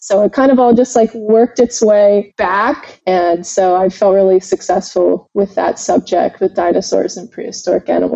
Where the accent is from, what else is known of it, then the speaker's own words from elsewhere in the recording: Houston, Texas, United States; where I grew up in Houston, Texas. My grandmother had a membership to the Houston Museum of Natural Science.